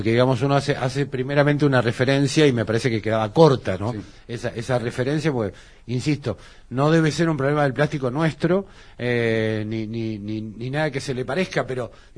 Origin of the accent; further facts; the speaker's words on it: Buenos Aires, Argentina; yo soy de Buenos Aires.